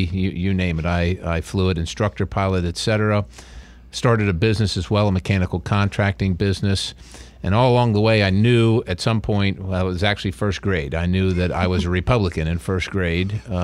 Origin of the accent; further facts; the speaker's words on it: Dillsburg, Pennsylvania, United States; We grew up pretty poor. The house that I grew up in Dillsburg didn't have any electricity or running water.